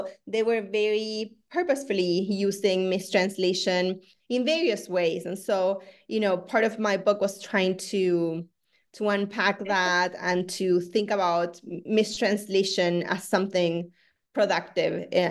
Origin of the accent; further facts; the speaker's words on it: Buenos Aires, Argentina; English is a second language; I'm originally from Argentina. I was born and raised in Buenos Aires, and that's where I also studied translation.